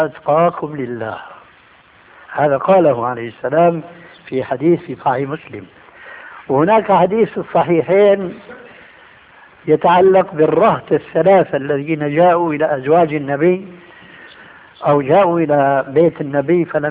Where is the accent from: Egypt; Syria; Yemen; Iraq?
Syria; عندنا في الشام يسمى المقدمة بالتذكير، وبيقلب الذال إلى دال بيقولوا التذكير